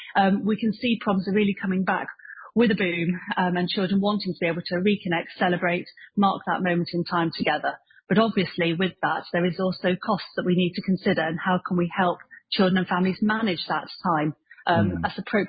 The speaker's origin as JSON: {"language": "English", "town": "Bath", "region": "South West England", "country": "United Kingdom", "said": "So I'm quite local. I'm from Bath"}